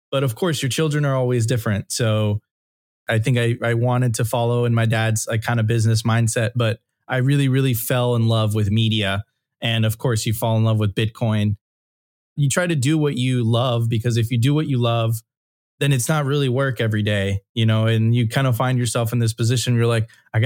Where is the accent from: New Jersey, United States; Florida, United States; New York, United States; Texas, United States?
Florida, United States; Miami; also born or lived in Venezuela / Europe; I would spend also a lot of time in Venezuela. So that's why I still kind of have my accent and I still know the language. And around 8 to 10 years old, I moved to Miami, and this is really where I was raised.